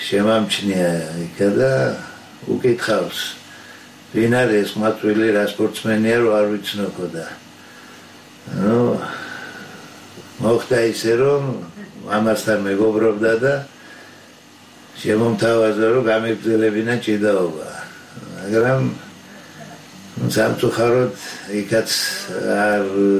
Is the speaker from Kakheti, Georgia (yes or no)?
no; Tbilisi, Georgia; also born or lived in Batumi; დავიბადე ბათუმში, დავიზარდე თბილისში დედობაში. ეზოში ვისწავლე ფეხბურთის თამაში.